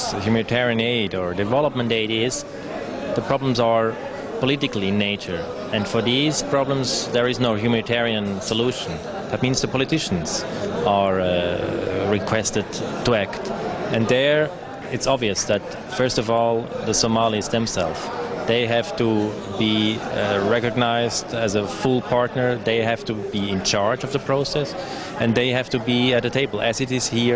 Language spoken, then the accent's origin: English; Switzerland; I'm from Switzerland.